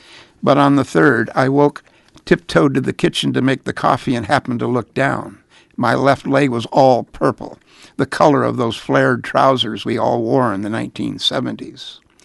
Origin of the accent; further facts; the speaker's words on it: England, United Kingdom; moved away as an adult; now in United States; When I emigrated from England at 23, I fancied myself as a soccer player.